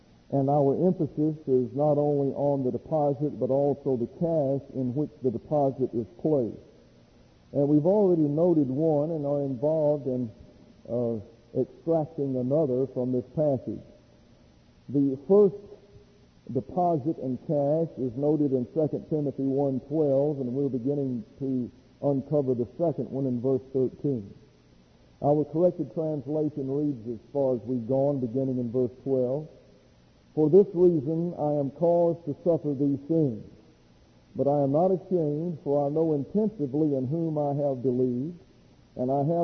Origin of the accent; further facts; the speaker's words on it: Alabama, United States; So this is a picture of what's called a dog trot house at the Pike County Pioneer Museum in my hometown.